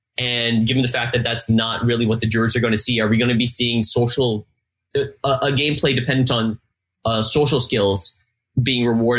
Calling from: Westchester, New York, United States; I'm calling from Westchester, New York.

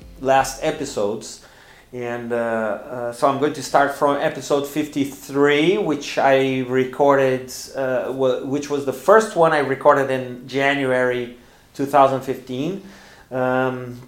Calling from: Porto Alegre, Rio Grande do Sul, Brazil; English is a second language

